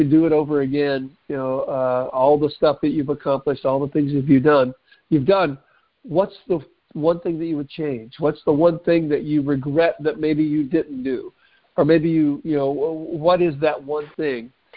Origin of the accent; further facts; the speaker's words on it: Charlotte, North Carolina, United States; I grew up in Charlotte.